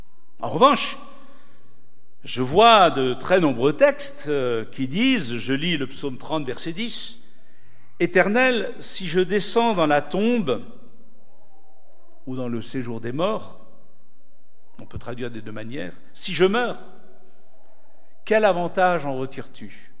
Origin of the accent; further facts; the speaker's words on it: Grand Est, France; Je suis alsacien, mais un peu italien, faut m'excuser.